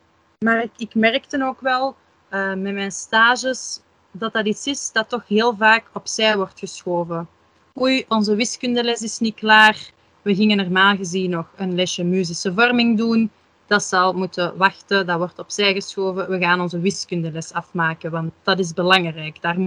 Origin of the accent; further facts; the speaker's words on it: Flanders, Belgium; muzische vakken heet dat bij ons in Vlaanderen.